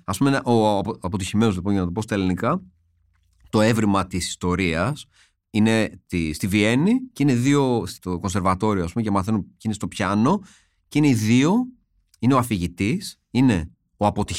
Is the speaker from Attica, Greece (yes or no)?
no; Veria, Central Macedonia, Greece; έχω την πατρίδα μου, τη Βέρεια, που είναι πολύ μέσα μου.